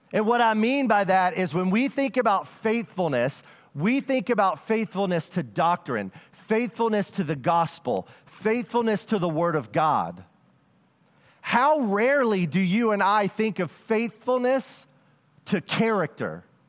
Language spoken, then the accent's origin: English; the South, United States; And I know I'm from the South and I say things, I say send and it sounds like sin.